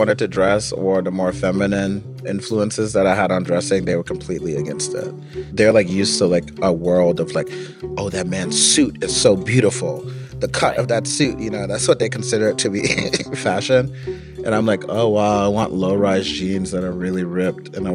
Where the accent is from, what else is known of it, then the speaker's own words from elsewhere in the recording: Gaithersburg, Maryland, United States; Yeah, it's like a huge community of Liberians. I think that's like one of the big reasons that we ended up relocating there.